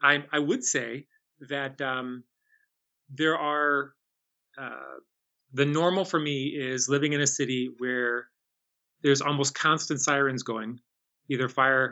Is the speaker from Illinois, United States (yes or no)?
yes; Chicago, Illinois, United States; now in Washington, United States; I grew up in Chicago, in inner city Chicago, and now living in DC.